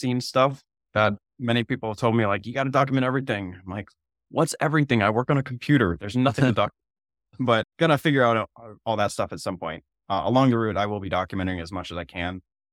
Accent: Maine, United States; now in South Africa; Like I live in South Africa, I grew up in Maine.

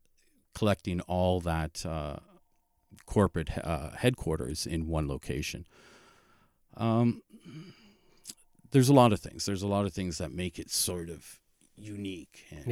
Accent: Windsor, Ontario, Canada; moved away as an adult; Born and raised in Windsor.

